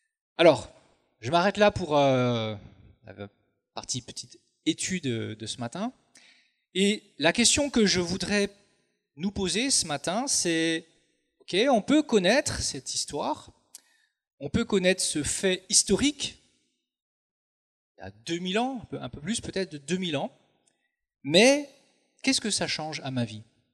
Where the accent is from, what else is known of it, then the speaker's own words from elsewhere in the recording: Bourgogne-Franche-Comté, France; Alors moi j'ai grandi en Franche-Comté, dans le Doubs, tranquille, enfance paisible.